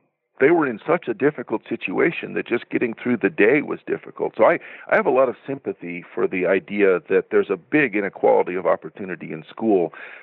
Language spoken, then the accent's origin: English; Florida, United States; Well, I grew up, my father didn't graduate from high school. I grew up in a very poor part of rural Central Florida.